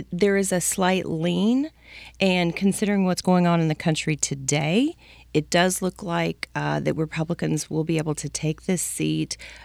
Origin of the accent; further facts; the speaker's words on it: Nashville, Tennessee, United States; So I grew up right here in Nashville, right across the Davidson County border, and I'm a wife, I'm a mother.